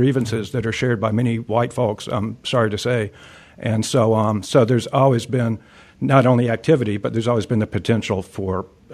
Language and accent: English; Greensboro, North Carolina, United States; I grew up in Greensboro, and I was a teenager in Greensboro